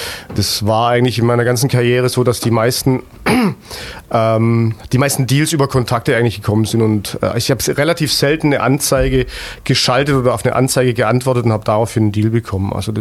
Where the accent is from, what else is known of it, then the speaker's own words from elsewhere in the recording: Ulm, Baden-Württemberg, Germany; aufgewachsen in Ulm